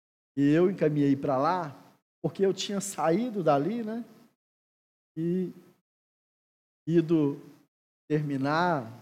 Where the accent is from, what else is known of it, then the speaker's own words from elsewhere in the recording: Vila Valério, Espírito Santo, Brazil; moved away as an adult; also born or lived in São Paulo; Eu tinha 8 para 19 anos, saí de Vila Valério para estudar em São Paulo